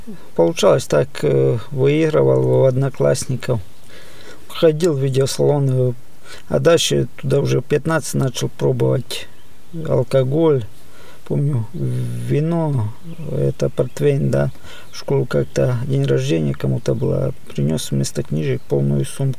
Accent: Zakarpattia Oblast, Ukraine; born there; Родился я в Украине, в Закарпатье. Мне 38 лет.

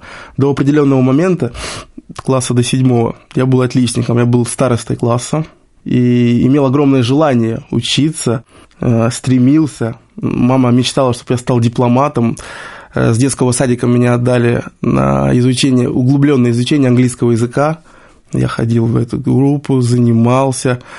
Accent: Kirishi, Leningrad Oblast, Russia; also born or lived in Saint Petersburg; я родом из Ленинградской области, город Кириши. Но непосредственно сам родился я, как уже сказал, в Ленинграде. Происхождение мое тоже, оно такое немного экзотическое, потому что, в принципе, я вообще привык, что, ну, так как у меня цвет кожи немного другой, отличается

